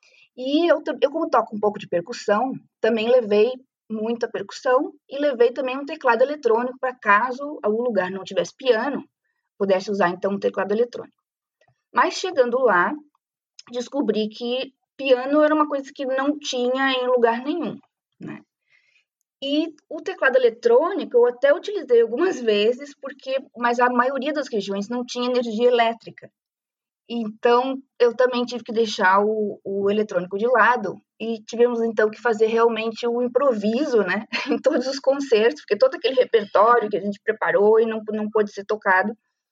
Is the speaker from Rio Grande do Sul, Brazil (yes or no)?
yes; Porto Alegre, Rio Grande do Sul, Brazil; moved away as an adult; eu sou pianista, sou gaúcha, nasci em Porto Alegre, estudei música em Porto Alegre, me formei, terminei a faculdade de música primeiro, né, antes de, então, decidir sair do Brasil.